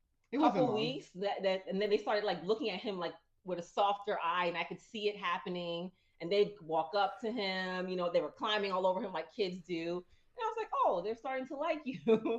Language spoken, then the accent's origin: English; New Jersey, United States; I'm from Jersey.